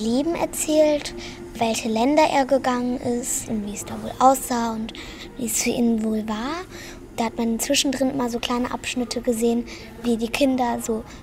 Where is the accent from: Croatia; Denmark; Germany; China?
Denmark; Ich komme ja aus Dänemark und ich weiß aus Erfahrung, dass Dänisch zu lernen sehr schwer ist.